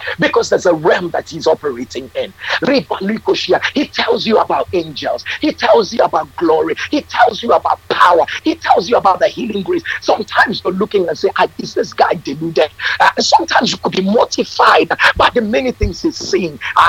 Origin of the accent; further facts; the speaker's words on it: United States; now in Nigeria; I'm an American living in Nigeria.